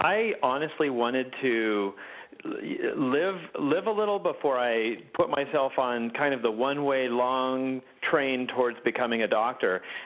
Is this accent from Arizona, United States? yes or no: yes; Phoenix, Arizona, United States; maybe it was because I grew up in Phoenix with all the bright sunny days